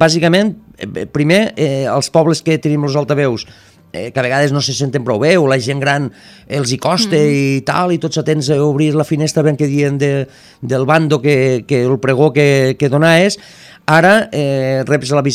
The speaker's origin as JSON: {"language": "Catalan", "town": "Arnes", "region": "Catalonia", "country": "Spain", "lives_now": "Tortosa, Spain", "said": "jo estic a Tortosa i veig el bando que estan passant del meu poble"}